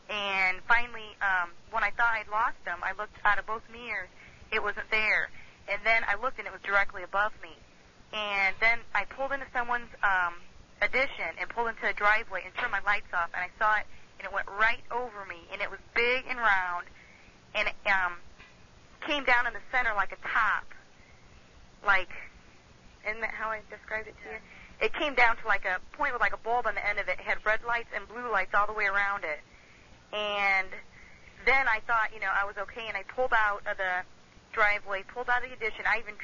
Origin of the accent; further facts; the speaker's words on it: Fort Wayne, Indiana, United States; I'm from Fort Wayne, Indiana, and I was out at my boyfriend's out by New Haven